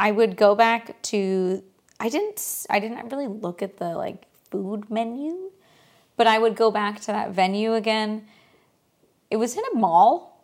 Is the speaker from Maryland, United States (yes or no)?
no; California, United States; now in San Diego, United States; I told her that we moved from LA, but I'm from Northern California.